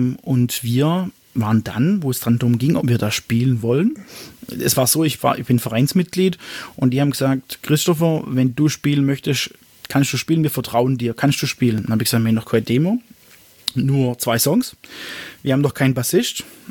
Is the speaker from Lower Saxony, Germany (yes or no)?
no; Ochsenburg, Baden-Württemberg, Germany; von dem Ort, wo ich herkomme, aus Ochsenburg.